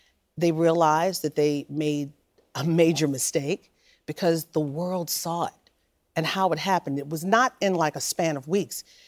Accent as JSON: {"language": "English", "town": "Baltimore", "region": "Maryland", "country": "United States", "said": "Wow, you have WBAL. I'm from Baltimore."}